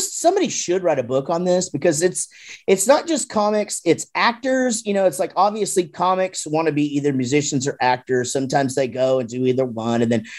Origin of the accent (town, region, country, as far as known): Wichita Falls, Texas, United States